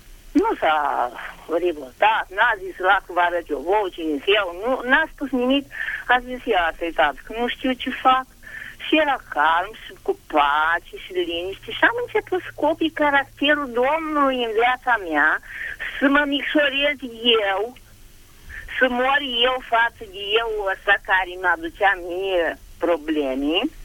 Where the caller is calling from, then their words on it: Bacău, Bacău County, Romania; din Bacău